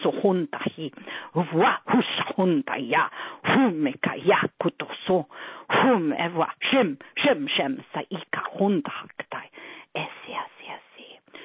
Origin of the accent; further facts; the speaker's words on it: New York, United States; Now everyone knows, you know, because I'm from New York, so I always talked very, very quickly.